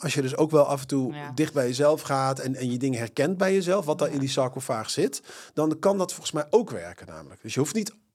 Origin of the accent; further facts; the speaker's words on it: Eindhoven, North Brabant, Netherlands; ik kom uit Eindhoven en mijn familie deed gewoon lekker beton storten. Mijn vader heeft ook in een betonfabriek gewerkt.